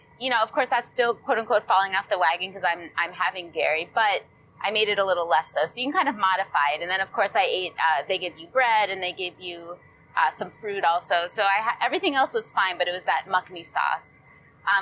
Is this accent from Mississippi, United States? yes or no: no; Maryland, United States; Genetically, I'm from New York. I'm from Maryland.